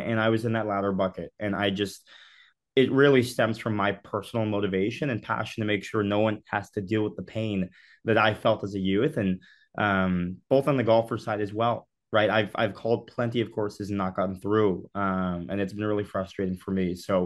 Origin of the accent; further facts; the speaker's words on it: Connecticut, United States; I was raised in Connecticut, but have a lot of family, from the Highland Park area in Illinois.